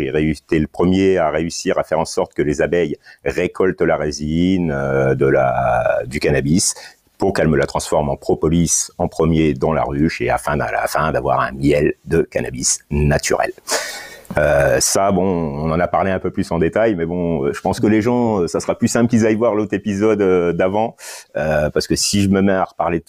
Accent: Grand Est, France; Je suis issu de la Champagne

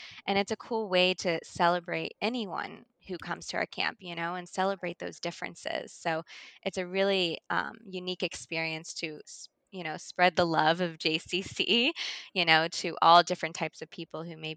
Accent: Georgia, United States; growing up in Georgia, I did not know a lot of people, you know, going all the way up to the Midwest.

